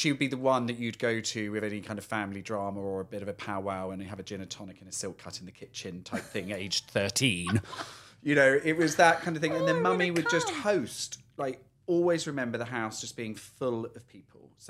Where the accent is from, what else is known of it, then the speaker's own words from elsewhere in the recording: Broadstairs, South East England, United Kingdom; I grew up in a very small seaside town called Broadstairs, which is charming, very, very sweet little seaside town.